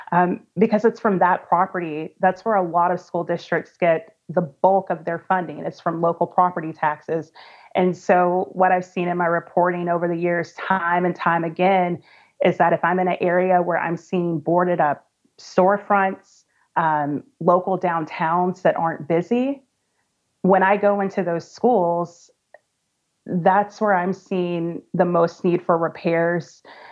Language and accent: English; Mississippi, United States; So thinking back to growing up in Mississippi, I had an interesting K-12 experience